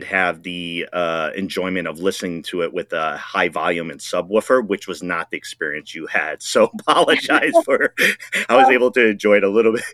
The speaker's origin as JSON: {"language": "English", "region": "Rhode Island", "country": "United States", "said": "I'm originally from Rhode Island, so as you head out there, I'm sure it'll be a hot, fun time."}